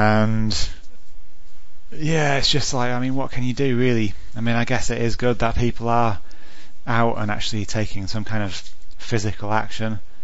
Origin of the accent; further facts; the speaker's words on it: Yorkshire and the Humber, United Kingdom; I'm from Yorkshire, West Yorkshire in particular